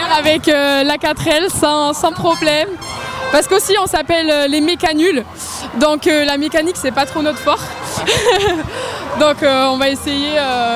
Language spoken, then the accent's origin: French; Bayonne, Nouvelle-Aquitaine, France; je viens de Bayonne. Je suis à l'IUT de Bayonne.